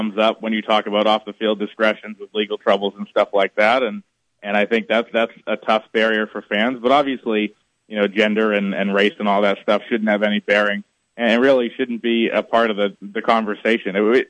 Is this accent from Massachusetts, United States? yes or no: yes; Massachusetts, United States; I am, yep, born and raised in Mass.